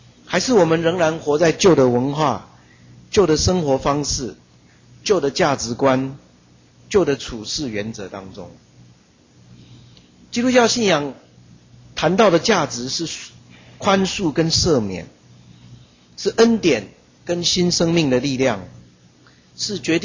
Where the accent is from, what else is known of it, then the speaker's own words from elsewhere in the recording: Taiwan; 我们是台湾人，是基督徒，是长老教会的信徒，我们是和平教会的兄弟姐妹